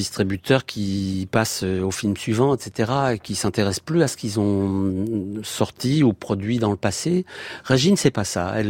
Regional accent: Grenoble, Auvergne-Rhône-Alpes, France; D'abord, j'ai grandi à Grenoble.

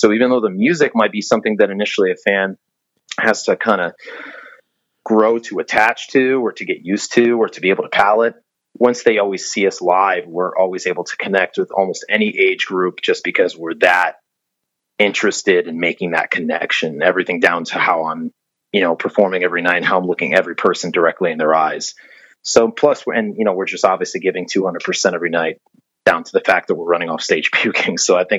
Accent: Providence, Rhode Island, United States; we're from the New England area, specifically Providence, Rhode Island

